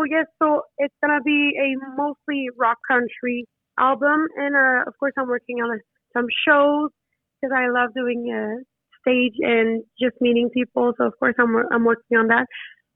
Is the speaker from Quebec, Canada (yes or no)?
yes; Quebec, Canada; English is a second language; I'm from Quebec, so it's important to speak both languages.